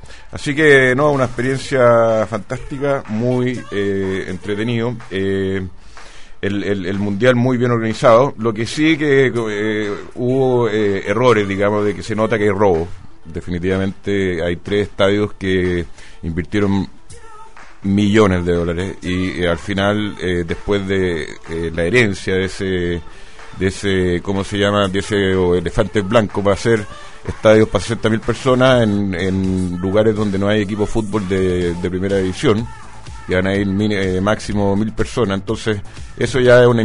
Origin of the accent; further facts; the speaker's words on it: Chile; con 25.000 brasileños y éramos como 500 chilenos.